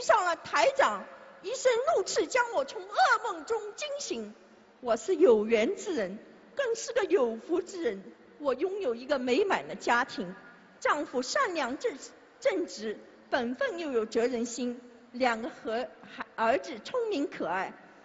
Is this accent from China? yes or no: no; Melbourne, Victoria, Australia; 大家好，